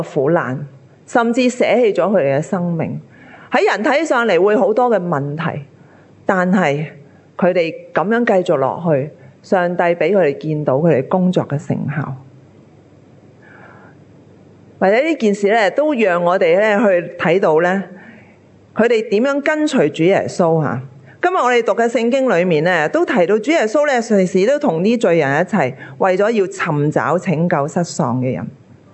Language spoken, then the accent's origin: Chinese; Hong Kong; 我们香港人就很简单，经常周围吃饭的